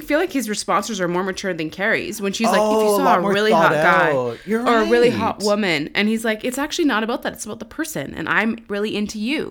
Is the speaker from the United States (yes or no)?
no; Canada; A, we are Canadian.